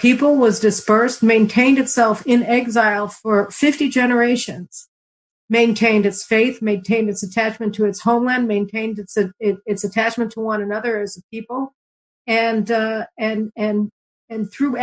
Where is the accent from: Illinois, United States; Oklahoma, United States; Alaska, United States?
Illinois, United States; Chicago; I grew up in Chicago, third-generation American from a family that had immigrated to the United States from Eastern Europe to run away from the pogroms